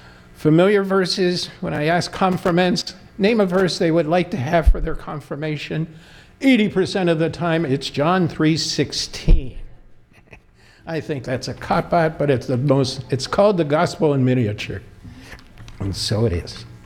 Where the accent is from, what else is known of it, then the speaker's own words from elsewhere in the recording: Pittsburgh, Pennsylvania, United States; growing up in the Appalachian area of Pittsburgh, the mountains have a drawing card